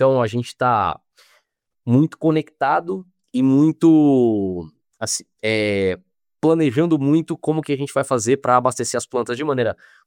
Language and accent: Portuguese; São Paulo, Brazil; Eu sou de São Paulo, capital, né? Mas eu fico rodando aí o Brasilzão afora e um pouquinho no Paraguai também.